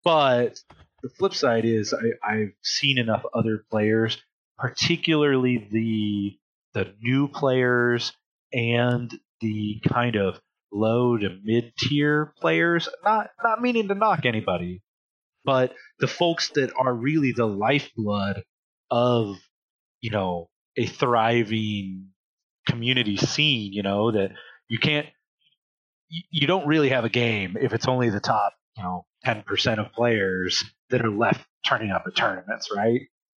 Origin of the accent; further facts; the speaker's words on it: Missouri, United States; but in my home state of Missouri, the number of years I've been playing this game could get a driver's permit now.